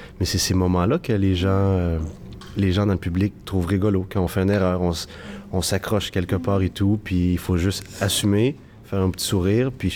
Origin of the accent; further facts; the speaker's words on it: Quebec City, Quebec, Canada; Je viens de la ville de Québec. Fait que je suis né dans un petit hameau qui s'appelle Tewksbury, tout près de la ville de Québec, au Canada.